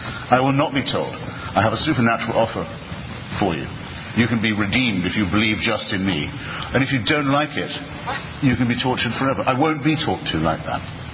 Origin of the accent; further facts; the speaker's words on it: Portsmouth, South East England, United Kingdom; I mean, I'm a Navy brat. I was brought up in Portsmouth